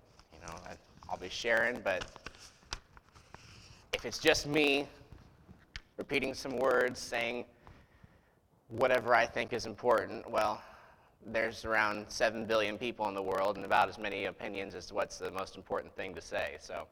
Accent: Delphi, Indiana, United States; My wife Candace, sitting over there in the yellow. We are from Delphi, Indiana

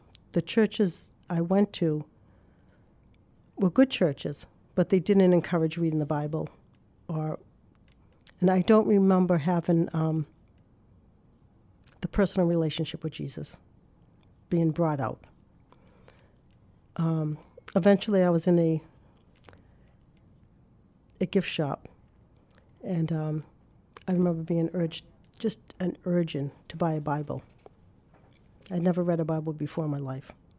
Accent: Newton, Massachusetts, United States; now in Natick, United States; I grew up in Newton, Mass. My husband and I were married. We stayed in Newton for a short time, lived in Framingham for a short time, and now we're in Natick, Massachusetts.

